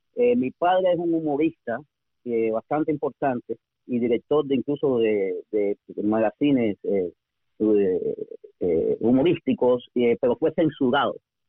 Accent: Havana, Cuba; born there; yo nací antes del 59. Yo nací en el 56, en El Vedado, en una clínica privada frente al famoso edificio López Serrano.

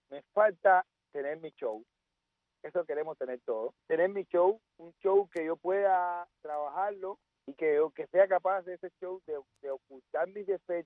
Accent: Havana, Cuba; now in Spain; a los barrios, a Santo Suárez, a mi patria, a mi gente linda, caballero, y aquí estamos, a lo que salí de Cuba, a trabajar, a hacerme un hombre de bien. Bueno, yo me fui en el 99, que me fui de Cuba, me fui para España

